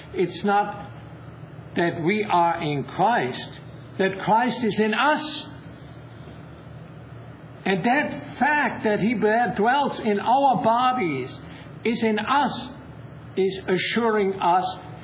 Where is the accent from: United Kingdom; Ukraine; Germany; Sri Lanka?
Germany; moved away as an adult; now in United States; I'm so thankful that we immigrated to the United States in 1953. I grew up in Germany. Fortunately, I wasn't old enough to have to serve. I was 15 when the war ended.